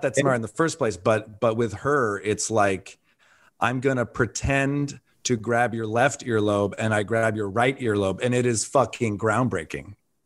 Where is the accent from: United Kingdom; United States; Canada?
United States; Michigan; You know, growing up in Michigan, you get that Christmas gift and it's like, oh, sweet.